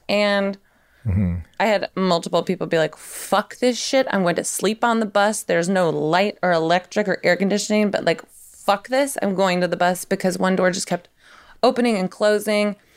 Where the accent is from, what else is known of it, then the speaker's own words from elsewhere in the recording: Tennessee, United States; I'm like from Tennessee. I should know this.